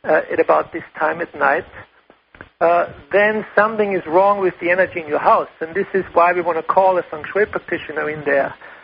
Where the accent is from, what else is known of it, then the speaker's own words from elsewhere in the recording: Austria; first language German; English is a second language; as you might have heard from my accent and from your early introduction. I'm from Austria, German-speaking.